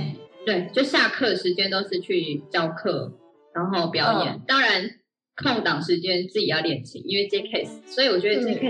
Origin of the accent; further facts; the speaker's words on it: Taichung, Taiwan; also born or lived in Taipei; 我是台中人，然后我就到台北去念国立艺专台艺。